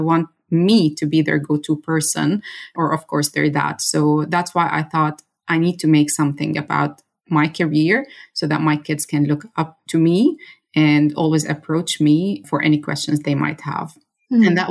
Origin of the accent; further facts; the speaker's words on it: Beirut, Beirut Governorate, Lebanon; moved away as an adult; also born or lived in Dubai, UAE; now in Germany; I'm originally Lebanese, born and raised in Beirut City, but I have been out of my country for the past 13 years, living as an expat in two different countries, for 10 years in the UAE in Dubai, and for 3 years in Germany now.